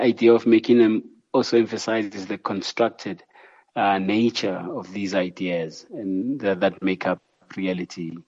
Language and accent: English; South Africa; the only connection is that I was South African and as a South African artist.